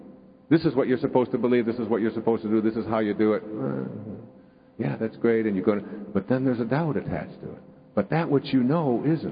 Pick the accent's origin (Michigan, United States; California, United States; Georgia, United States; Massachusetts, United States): Michigan, United States; Detroit; doing all the things that were just second nature to me when I was growing up in Detroit. down in the Detroit River.